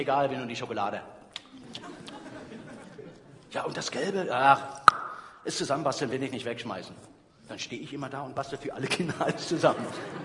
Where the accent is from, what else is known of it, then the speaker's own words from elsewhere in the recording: East Germany, Germany; Ich fand das toll, das gab es ja bei uns im Osten gar nicht.